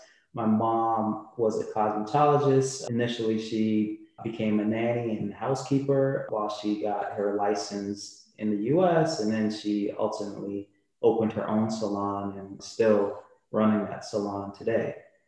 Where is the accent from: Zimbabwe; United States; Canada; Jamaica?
Jamaica; born there; moved away; I have Jamaican parents. I was born in Jamaica.